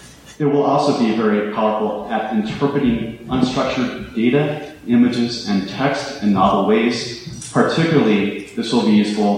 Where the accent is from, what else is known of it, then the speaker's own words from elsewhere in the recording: Washington, District of Columbia, United States; I come from Washington, D.C., and there are a lot of not very intelligent people in Washington.